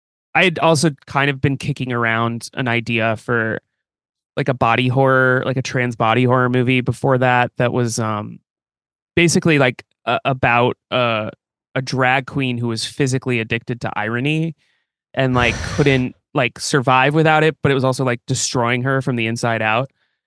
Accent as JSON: {"language": "English", "region": "Midwest", "country": "United States", "tie": "born or raised there", "said": "my life and growing up in the Midwest and coming out as trans and comedy"}